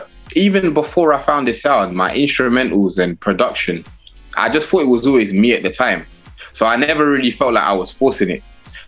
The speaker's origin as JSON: {"language": "English", "region": "South East England", "country": "United Kingdom", "tie": "born or raised there", "said": "growing up in Kent, being one of the only few black people here."}